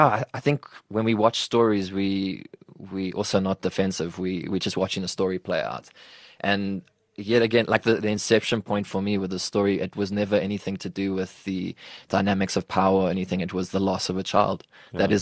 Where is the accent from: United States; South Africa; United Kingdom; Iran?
United Kingdom; England; For me, it was, I'm an English person telling one of the most loved Afrikaans folk tales.